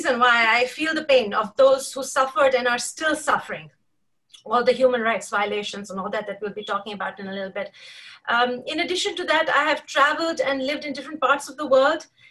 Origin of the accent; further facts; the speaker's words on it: Jammu and Kashmir, India; I was born in Kashmir of Kashmiri parents and lineage, and I greatly cherish Kashmiri heritage and culture to this day. I'm here for Kashmir and Kashmiris and humanity at large. I've lived in the valley of Kashmir through part of this upsurge of oppression.